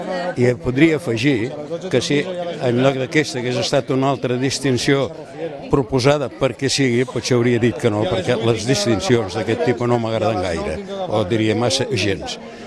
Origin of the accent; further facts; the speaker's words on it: Tarragona, Catalonia, Spain; jo sóc fill de Tarragona, i he nascut al carrer Major.